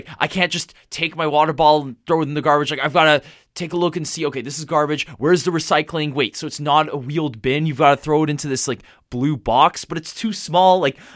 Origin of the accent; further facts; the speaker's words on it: San Francisco, California, United States; You know, growing up in San Francisco houses are really small.